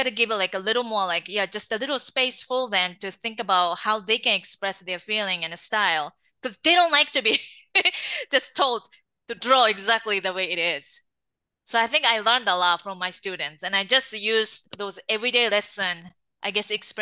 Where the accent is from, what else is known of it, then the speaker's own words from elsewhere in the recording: Japan; That's how I grew up in Japan. You know, that's the way it is over there.